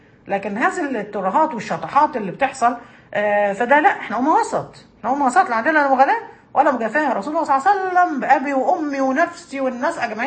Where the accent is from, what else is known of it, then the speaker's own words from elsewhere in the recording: Egypt; أنا بتكلم عندنا في مصر، معرفش البلاد التانية فيها إيه